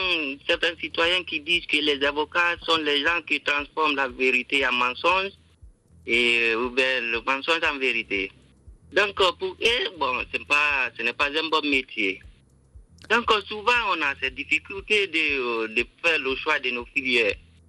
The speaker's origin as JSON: {"language": "French", "country": "Guinea", "said": "surtout chez nous en Guinée ici"}